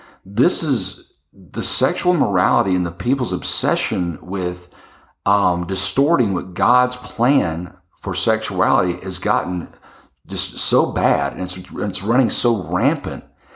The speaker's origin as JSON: {"language": "English", "region": "Texas", "country": "United States", "tie": "born or raised there", "said": "Well, I grew up in Texas, and I grew up in other states. I've moved around quite a bit in my life."}